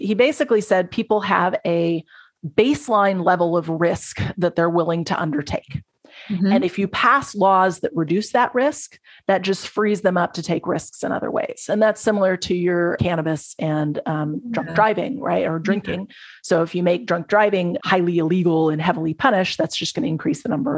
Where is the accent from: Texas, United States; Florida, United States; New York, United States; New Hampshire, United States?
Texas, United States; I grew up in Texas in an era where I distinctly remember, you know, riding with my dad to the drive-through liquor store.